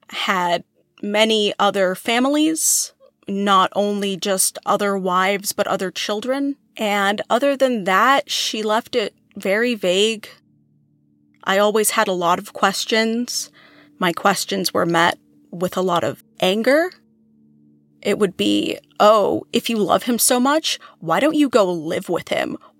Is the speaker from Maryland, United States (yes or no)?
yes; Maryland, United States; also born or lived in Texas; I was born in Texas, and my parents were together until I was 4 or 5 years old, at which point my mother moved my little brother and I from Texas to Maryland